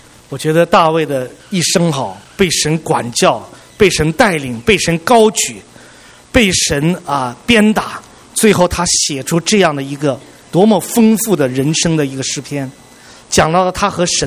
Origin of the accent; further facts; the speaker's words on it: China; 我觉得这两件事情对我们中国人是最有意义的一件事情